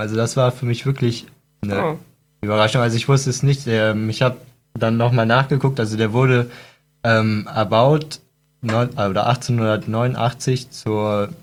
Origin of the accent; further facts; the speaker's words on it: Cologne, North Rhine-Westphalia, Germany; ich komme aus Köln, da gibt es ja den Dom.